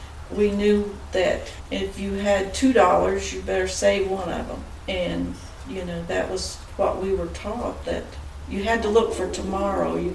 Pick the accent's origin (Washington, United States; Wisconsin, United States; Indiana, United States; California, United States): Indiana, United States; New Castle; also born or lived in Kentucky; I grew up probably in the same area he did in Kentucky till I was probably, I think, 8. And then we moved to Newcastle, Indiana. And then the rest of my growing up was there.